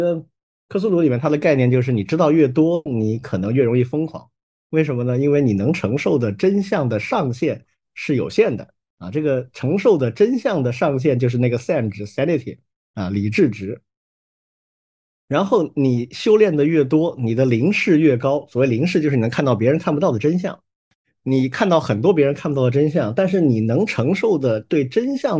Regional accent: China; 但儒家有一些思想真的是根深蒂固，深入我们中国人的大脑。

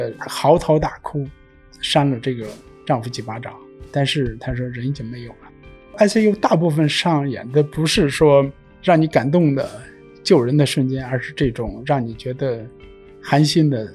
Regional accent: China; 我们中国人看病呢一般都是由家属决定这个病人的命运。

